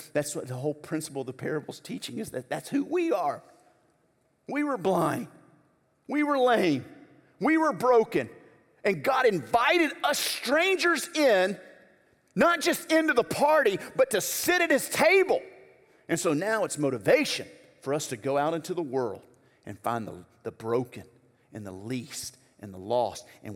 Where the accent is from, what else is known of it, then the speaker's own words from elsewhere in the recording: Louisiana, United States; I'm from Louisiana, went to school in Arkansas. My family's from Mississippi.